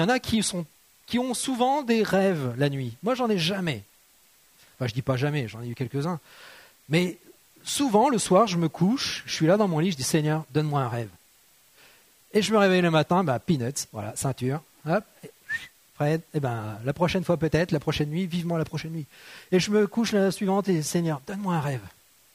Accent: Normandy, France; Moi, oui, parce que je suis normand, forcément, le cidre.

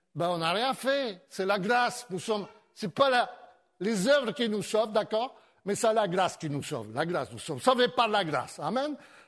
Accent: France; oui, je viens de France, je suis un pasteur.

